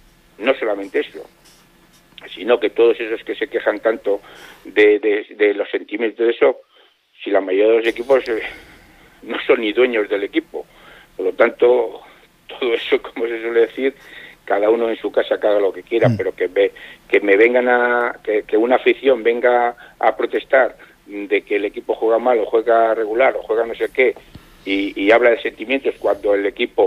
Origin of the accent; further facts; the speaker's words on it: Bilbao, Basque Country, Spain; Pues señores, somos de Bilbao y hay que ir a por todas.